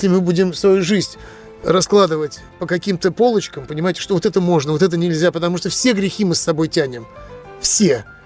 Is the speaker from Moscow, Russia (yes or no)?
yes; Moscow, Russia; мы же москвичи, откуда мы персики можем увидеть, только в магазине